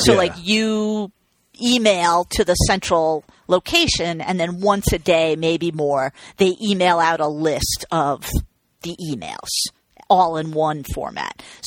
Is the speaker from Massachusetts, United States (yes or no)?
yes; Massachusetts, United States; And like I'm from Massachusetts, so, you know, I have feelings about it.